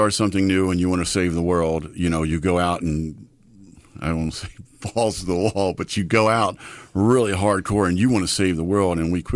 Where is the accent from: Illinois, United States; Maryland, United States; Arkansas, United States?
Maryland, United States; Dundalk; I grew up in Maryland, a Dundalk boy, and I wanted to give back to my community.